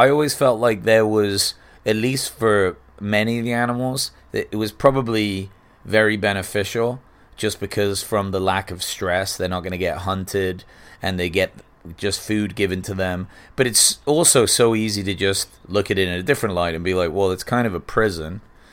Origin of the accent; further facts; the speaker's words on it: England, United Kingdom; growing up in England